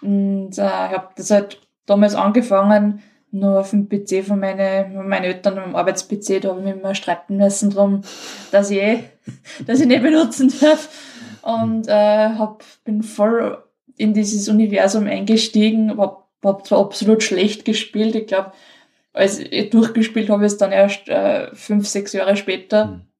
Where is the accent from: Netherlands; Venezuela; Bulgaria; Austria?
Austria; Linz, Upper Austria; Ich komme aus Linz.